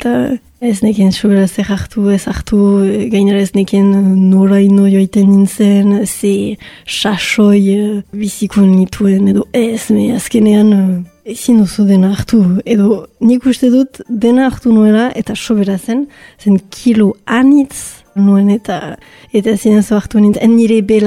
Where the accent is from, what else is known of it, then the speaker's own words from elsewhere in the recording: Bayonne, Nouvelle-Aquitaine, France; Baionakoa naiz, eta bon, ostakit importantea den, me ogoita amabost urte ditut.